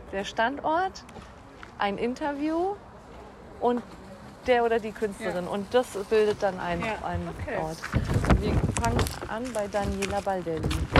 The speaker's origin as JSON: {"language": "German", "region": "Berlin", "country": "Germany", "said": "Ich komme aus Berlin und lebe dort und arbeite dort."}